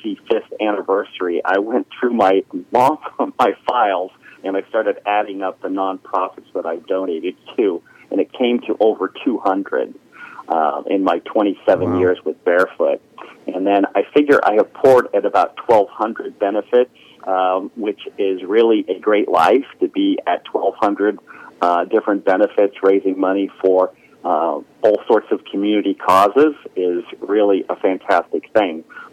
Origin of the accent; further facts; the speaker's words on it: Sebastopol, California, United States; my father's family were from Sebastopol, and I grew up there in Sebastopol.